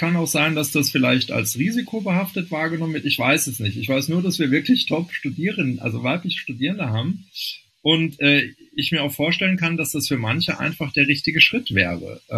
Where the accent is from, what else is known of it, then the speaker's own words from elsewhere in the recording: North Rhine-Westphalia, Germany; born there; Ich bin gebürtiger Rheinländer, da sitzt die Familie auch noch. Das ist jetzt nicht um die Ecke, das sind 500 Kilometer.